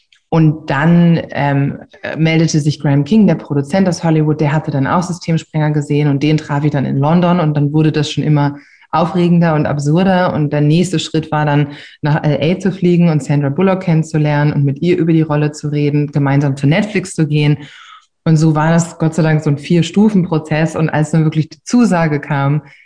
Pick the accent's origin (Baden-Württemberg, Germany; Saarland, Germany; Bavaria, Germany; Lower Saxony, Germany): Lower Saxony, Germany; Braunschweig; Ich bin ja aufgewachsen in Mascherode und wir haben relativ viel Zeit im Wald verbracht